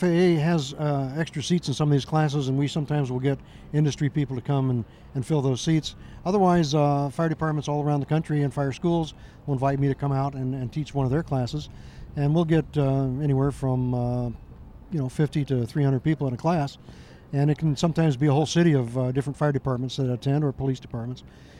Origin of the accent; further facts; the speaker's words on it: Florida, United States; I used to live here. This is my hometown.